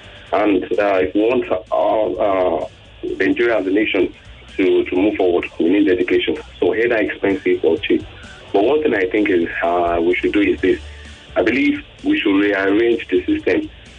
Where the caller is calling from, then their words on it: Igando, Lagos, Nigeria; from Igondo.